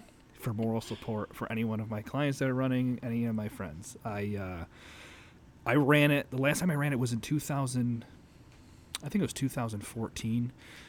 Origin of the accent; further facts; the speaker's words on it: Utica, New York, United States; Born and raised in Utica, so I'm always going to support